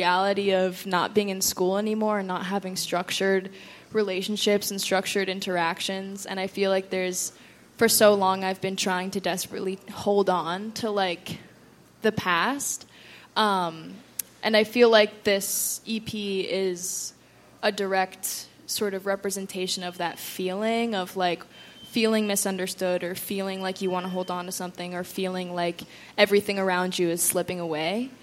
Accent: Virginia, United States; I'm from Virginia, so the tar gets like really hot

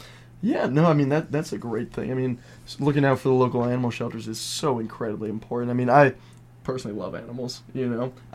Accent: Virginia, United States; we're driving day 1, 9 hours down to Virginia, my home state.

